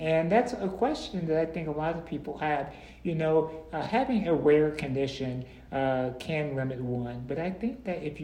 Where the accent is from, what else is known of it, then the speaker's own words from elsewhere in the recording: St. Louis, Missouri, United States; So I was born in St. Louis, Missouri back in 1984. Prior to being born … was born in 1978, and she also was born with muscular dystrophy. I grew up in a neighborhood in St. Louis